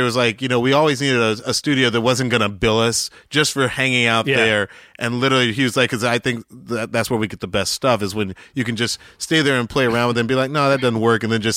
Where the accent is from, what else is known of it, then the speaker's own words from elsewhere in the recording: Atlanta, Georgia, United States; Growing up in Southwest Atlanta, when I did, late 70s, it was just like, it was like a black Mecca. It was like, it was middle class. It was black.